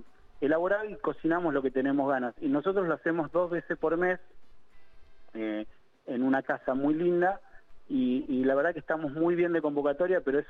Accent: Greece; Nosotros somos los griegos los que cocinamos.

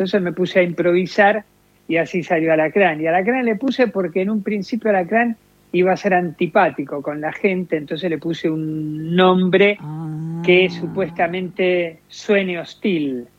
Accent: Buenos Aires, Argentina; Cerquita de la cancha de San Lorenzo, yo vivía en Formosa y Avenida La Plata, por eso salí de San Lorenzo, un hermano que ahora está jubilado, y familia re normal

